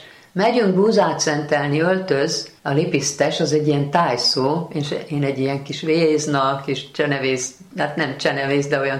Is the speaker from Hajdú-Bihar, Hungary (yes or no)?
yes; Debrecen, Hajdú-Bihar, Hungary; born or raised there